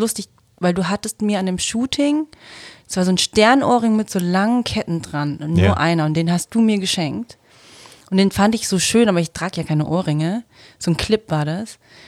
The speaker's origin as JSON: {"language": "German", "region": "Hesse", "country": "Germany", "tie": "born or raised there", "also_born_or_lived": "Bangkok, Thailand"}